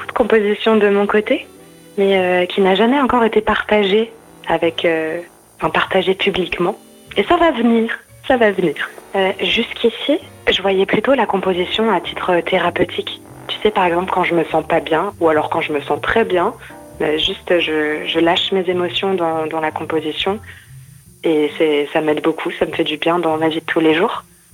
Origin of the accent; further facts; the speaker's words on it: Reims, Grand Est, France; born there; Mais en fait, je suis née à Reims.